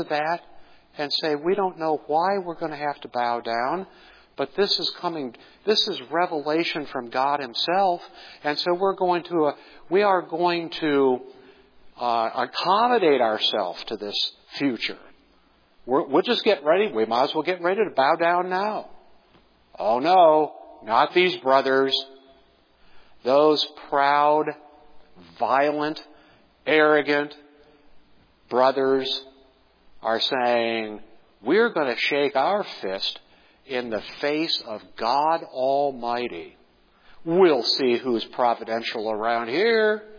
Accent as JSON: {"language": "English", "region": "New York", "country": "United States", "tie": "born or raised there", "moved": "as an adult", "said": "I was born in New York. I lived the first 22 years of my life in the state of New York."}